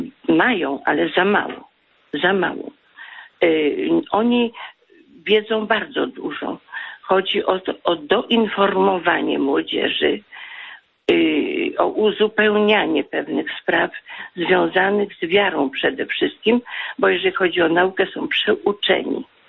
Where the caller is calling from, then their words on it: Piotrków Trybunalski, Łódź Voivodeship, Poland; z Piotrkowa Trybunalskiego.